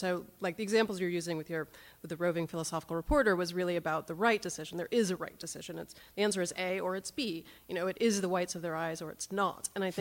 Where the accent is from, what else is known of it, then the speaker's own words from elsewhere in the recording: Alameda, California, United States; I'm from Alameda.